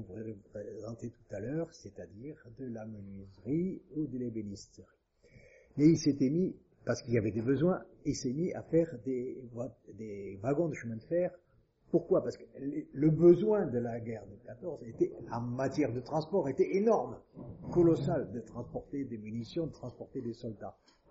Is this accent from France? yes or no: yes; Toulouse, Occitanie, France; en tant que Toulousain